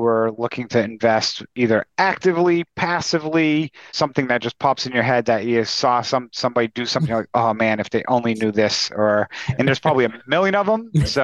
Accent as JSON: {"language": "English", "region": "New England", "country": "United States", "said": "I'll use the Patriots as an example because I'm from New England."}